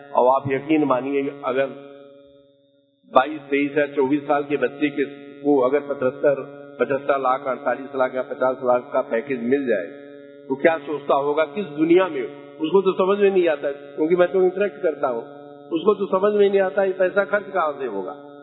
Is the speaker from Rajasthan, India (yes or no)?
no; Uttar Pradesh, India; मैं यूपी से हूँ